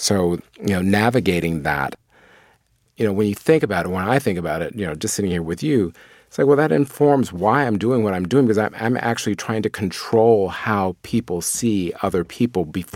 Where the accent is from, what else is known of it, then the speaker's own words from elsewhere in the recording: Akron, Ohio, United States; growing up in Akron, and, you know, Akron, it has its racist moments, areas